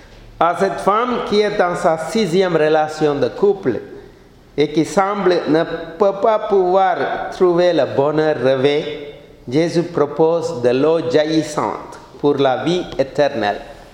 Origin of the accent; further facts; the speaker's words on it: Sri Lanka; Donc moi-même, je suis originaire de Sri Lanka. Le Sri Lanka, comme vous savez, c'est une île, c'est une petite île à côté de l'Inde.